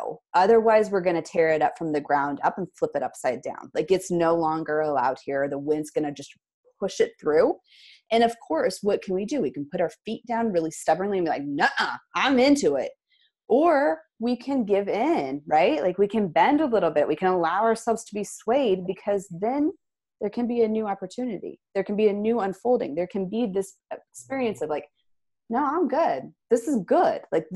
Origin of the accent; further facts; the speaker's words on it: Midwest, United States; And I've told you, I'm from the Midwest, right? And like, I've spent many a years in cornfields, very comfortable with them for the most part.